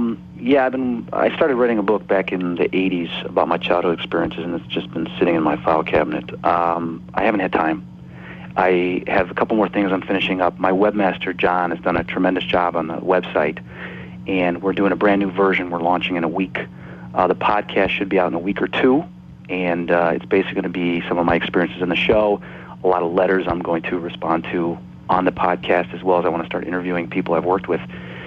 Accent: Chicago, Illinois, United States; we get to film in my hometown here in Chicago

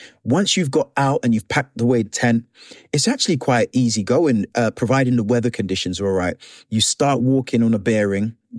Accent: London, United Kingdom; also born or lived in Jamaica; I'm black. I'm from Jamaica. I grew up in London.

